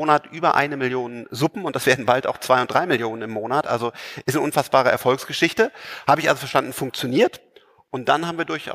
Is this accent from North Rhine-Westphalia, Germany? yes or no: yes; Bonn, North Rhine-Westphalia, Germany; Ich komme aus Bonn, Rheinland, Köln um die Ecke